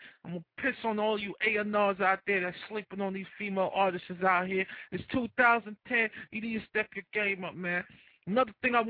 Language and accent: English; Kingston, Jamaica; I'm from Kingston, home of the original Road Boys, them, you know what I'm saying? The Rastas and all of that.